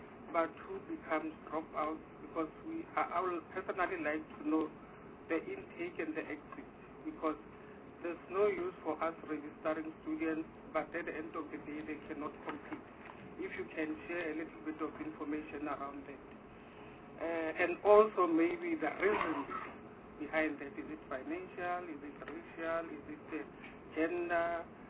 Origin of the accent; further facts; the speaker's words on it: Gauteng, South Africa; I come from Gauteng.